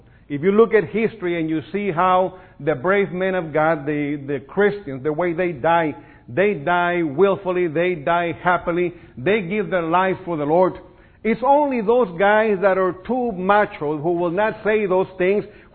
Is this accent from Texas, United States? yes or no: yes; Beeville, Texas, United States; This is in my hometown of Beeville.